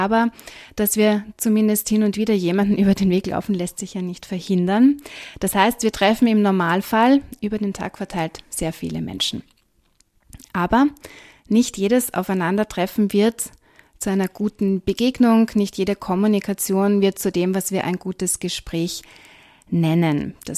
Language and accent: German; Austria; dass ich Österreicherin bin.